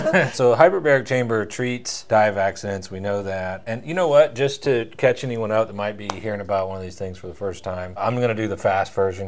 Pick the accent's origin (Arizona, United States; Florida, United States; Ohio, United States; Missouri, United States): Florida, United States; St. Augustine; You're in my favorite town on earth, in my opinion, my hometown.